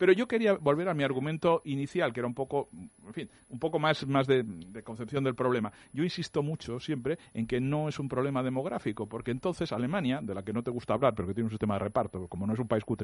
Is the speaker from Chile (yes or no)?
no; Catalonia, Spain; Vete también a Hospitalet, que está aquí al lado de mi pueblo, en Barcelona